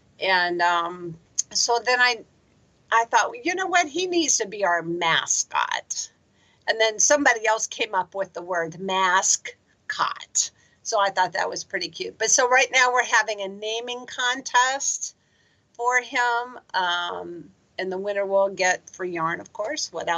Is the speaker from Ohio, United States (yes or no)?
yes; Akron, Ohio, United States; I grew up in Akron, so, you know, I've been coming to the falls all my life